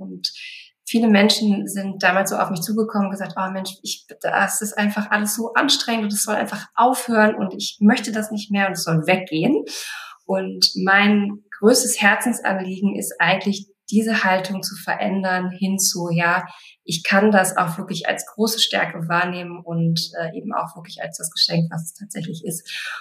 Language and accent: German; Berlin, Germany; Ich komme aus Berlin. Ich bin 43 Jahre alt